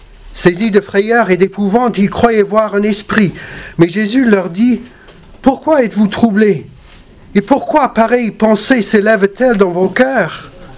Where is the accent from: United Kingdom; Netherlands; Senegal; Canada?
United Kingdom; England; accent: English; French is a second language; mon accent c'est d'outre-Manche.